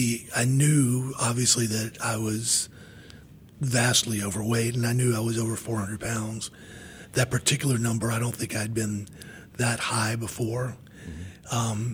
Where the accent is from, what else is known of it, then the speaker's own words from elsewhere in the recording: Charlotte, North Carolina, United States; Because I'm from Charlotte. I haven't been to New York that much.